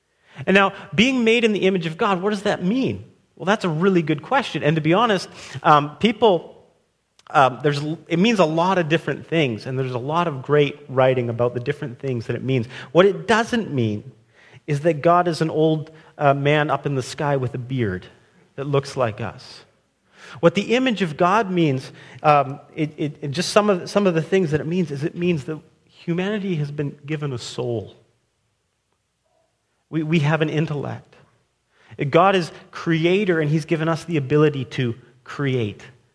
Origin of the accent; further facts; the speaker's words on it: Alberta, Canada; You know, I grew up in Alberta, and one of the reasons I love being on the island is the ocean.